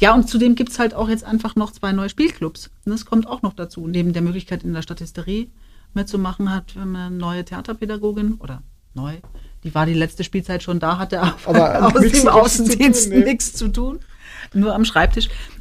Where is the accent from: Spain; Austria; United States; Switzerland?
Austria; Upper Austria; now in Germany; Ich bin gebürtige Österreicherin, Oberösterreicherin, komme vom Attersee. Also ich komme sozusagen aus dem Salzkammergut, also so mittendrin.